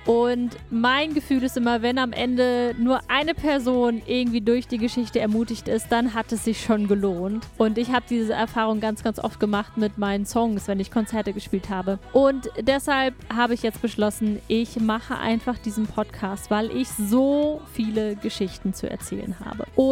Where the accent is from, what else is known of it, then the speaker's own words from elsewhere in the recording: Hanover, Lower Saxony, Germany; Also, ich bin aus Hannover. Hier bin ich aufgewachsen und zur Schule gegangen